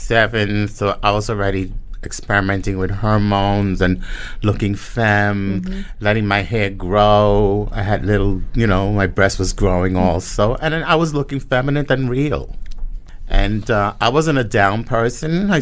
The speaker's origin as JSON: {"language": "English", "town": "Red Hook", "region": "New York", "country": "United States", "tie": "born or raised there", "said": "And growing up in Red Hook, you know, like"}